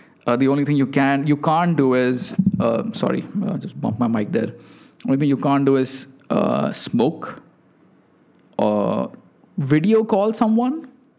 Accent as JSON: {"language": "English", "country": "India", "said": "Like I was from India"}